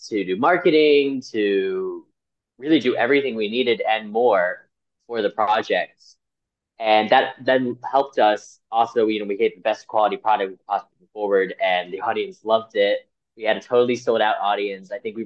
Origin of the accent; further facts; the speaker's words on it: United States; now in United Kingdom; I'm from the States. I knew I wanted to get out of the States to expand my horizons.